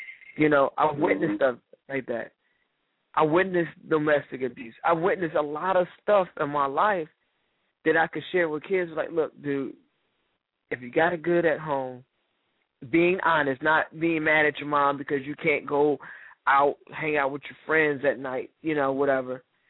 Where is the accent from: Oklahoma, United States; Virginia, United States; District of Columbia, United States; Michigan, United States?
Michigan, United States; Detroit; my thing that I've seen a lot growing up in Detroit, literally seen a lot.